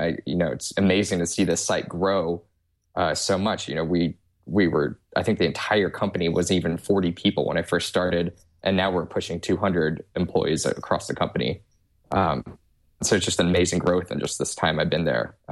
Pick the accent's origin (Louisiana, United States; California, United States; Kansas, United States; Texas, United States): Texas, United States; Houston; No, actually, I grew up in Houston.